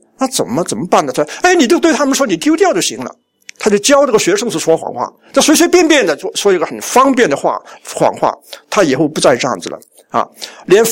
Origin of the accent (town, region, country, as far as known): China